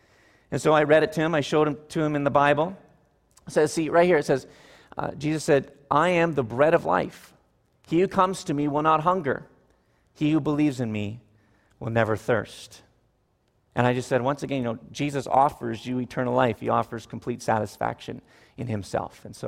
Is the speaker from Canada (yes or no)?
yes; Canada; I'm Canadian myself